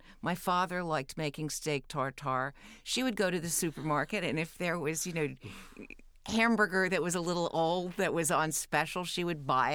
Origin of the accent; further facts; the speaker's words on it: New York City, New York, United States; I grew up in Greenwich Village, and she had turned our apartment, which was a small, you know, New York City apartment, probably 1,100 square feet that four of us lived in.